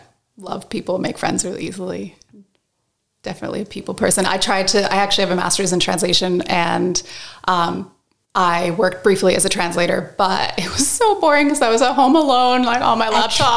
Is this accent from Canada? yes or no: yes; Canada; moved away as an adult; now in Australia; So I'm obviously not Australian. I'm from Canada. I'm actually half Colombian, half Canadian, but spent most of my life in Canada and then moved to Australia in 2009 and married an Australian.